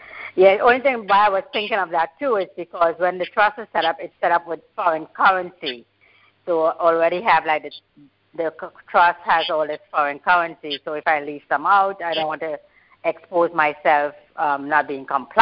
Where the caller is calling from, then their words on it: Florida, United States; I'm calling from Florida.